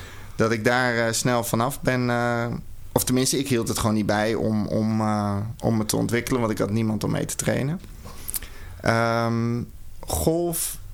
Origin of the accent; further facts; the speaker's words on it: North Holland, Netherlands; also born or lived in Amsterdam; geboren in Amsterdam. Toen zijn mijn ouders naar een veilig dorpje in Noord-Holland gegaan. Want ze wilden niet dat ik in de grote enge stad opgroeide.